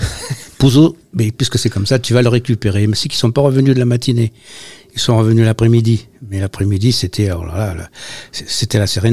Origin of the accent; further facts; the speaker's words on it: Argentat, Nouvelle-Aquitaine, France; toute mon enfance était au Bastier pendant une dizaine d'années.